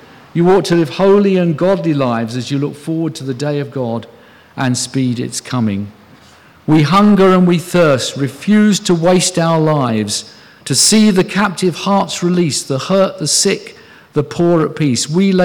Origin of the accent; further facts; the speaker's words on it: United Kingdom; just as whenever I go abroad, I live as a British citizen wherever I am.